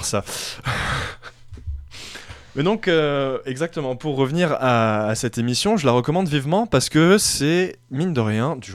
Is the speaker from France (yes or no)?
yes; France; Bien sûr, en tant que Français, on pourrait se dire